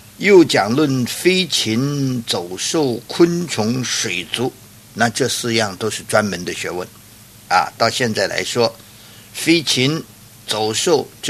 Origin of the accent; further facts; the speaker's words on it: China; 我们中国人属于东方，东方在所罗门年间是智慧啊，有智慧的地方。